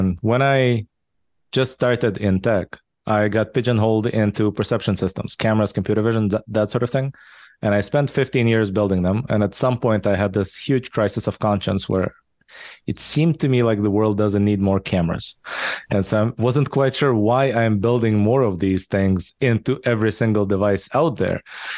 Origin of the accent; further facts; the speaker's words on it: Israel; English is a second language; also born or lived in Soviet Union / Japan / California; now in United States; I was born in the Soviet Union, raised in Israel. I lived in Japan for a while, then in California in the Bay Area for 10 years. Now I've been in Texas for the past 6 years.